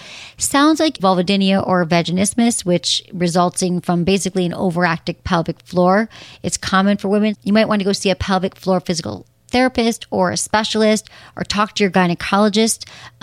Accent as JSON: {"language": "English", "region": "Michigan", "country": "United States", "tie": "born or raised there", "said": "this is from Lance, 32 in Michigan, my home state."}